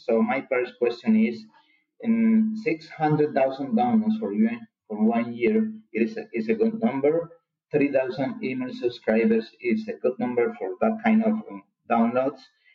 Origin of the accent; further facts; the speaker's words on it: Colombia; English is a second language; I'm from Colombia, South America.